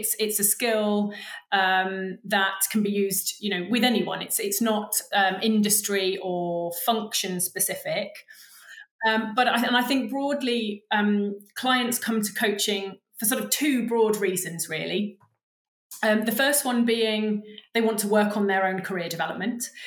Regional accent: London, United Kingdom; But I come from South London, so I don't have a family background in agriculture. I grew up right in the middle of the city

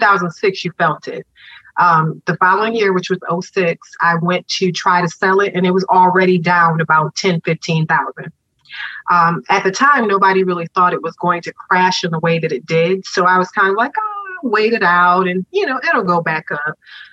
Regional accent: Rochester, New York, United States; So I started looking at my hometown, Rochester, New York, in terms of how can I leverage some of the properties there.

